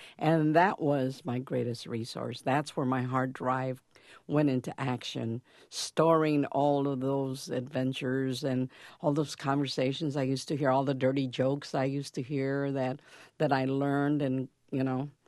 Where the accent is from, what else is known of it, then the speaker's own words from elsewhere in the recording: El Paso, Texas, United States; I was born and raised in Texas, in El Paso, Texas. It's a border town.